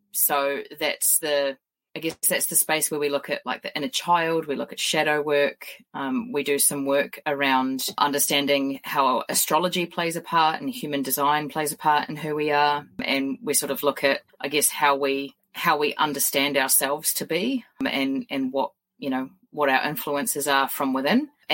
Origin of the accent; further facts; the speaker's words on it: New Zealand; I'm a New Zealander